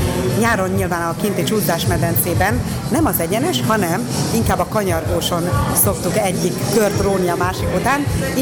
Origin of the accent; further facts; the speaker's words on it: Gyula, Békés, Hungary; born there; Csodálatos kisvárosról beszélünk, itt születtem, és vissza is tértem, nem véletlenül.